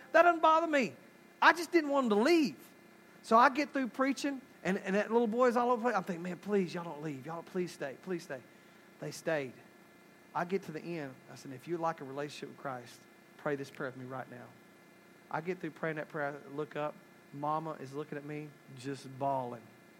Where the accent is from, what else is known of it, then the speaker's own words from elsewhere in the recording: Haslett, Michigan, United States; I'm not from here. I'm from Haslett.